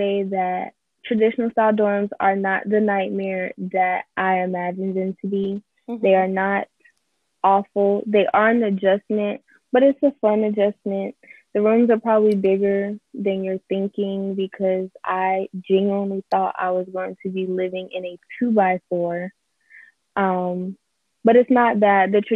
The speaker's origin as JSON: {"language": "English", "town": "Durham", "region": "North Carolina", "country": "United States", "said": "So I am a fellow North Carolinian. I'm from Durham."}